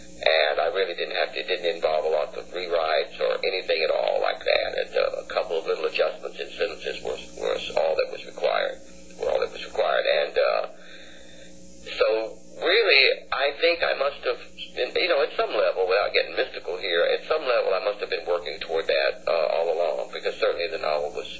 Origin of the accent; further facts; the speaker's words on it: Fort Payne, Alabama, United States; That is very much my hometown of Fort Payne, Alabama.